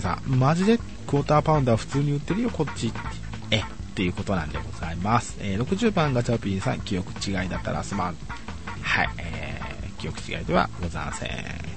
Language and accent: Japanese; Tokyo, Japan; 自分東京の人間なんで